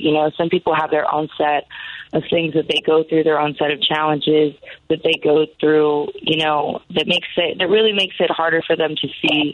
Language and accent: English; Dallas, Texas, United States; I grew up in East Dallas for like a little bit of my childhood, and then whenever I was in like middle school, that's when where I spent most of my time was in like the Highland Park area.